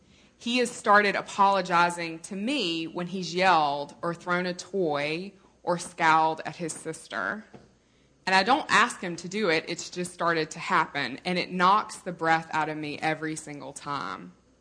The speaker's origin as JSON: {"language": "English", "region": "Mississippi", "country": "United States", "said": "I'm from Mississippi. I have an undergraduate degree in worrying about people going to hell."}